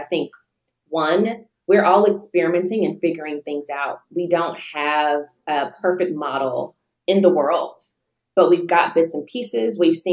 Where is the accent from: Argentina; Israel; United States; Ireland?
United States; Deep South; a different vision that I saw growing up in the Deep South, where communities are much more segregated.